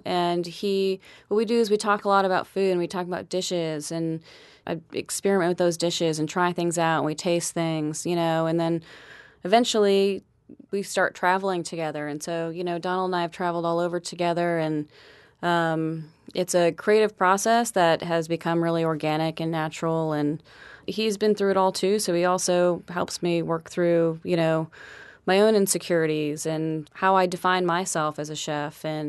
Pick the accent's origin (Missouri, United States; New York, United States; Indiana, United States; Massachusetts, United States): Massachusetts, United States; I moved down from Boston. Spent junior high and high school in Massachusetts. My father was in the military, so we moved around a bit when I was growing up.